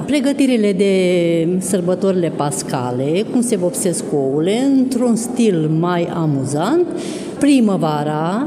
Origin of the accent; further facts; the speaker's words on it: Băcești, Vaslui County, Romania; Din localitatea Băcești, județul Vaslui.